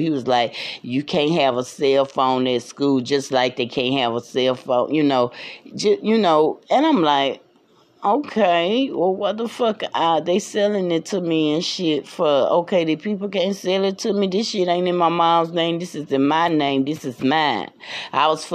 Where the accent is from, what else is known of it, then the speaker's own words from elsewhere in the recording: the South, United States; where I'm from the South, if you haven't heard it by now.